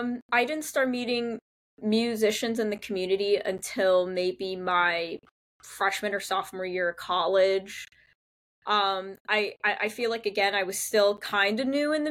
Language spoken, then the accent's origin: English; New Jersey, United States; So I grew up in New Jersey, North Jersey specifically, where we say Taylor ham, not pork roll, which is a delicacy here, just so you guys know. I grew up in the suburbs, so I'm a suburban girl, I'm a suburban kid